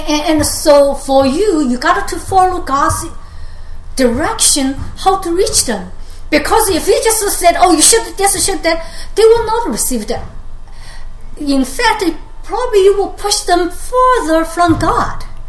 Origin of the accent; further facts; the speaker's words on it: United States; You know, I'm Asian. I'm Chinese American. I can understand a lot of Chinese people the way they are talking.